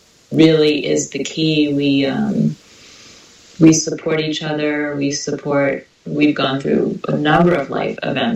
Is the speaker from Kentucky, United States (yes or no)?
no; New York City, New York, United States; I'm from New York City, so I'm not particularly, so anyone might be laid back compared to me.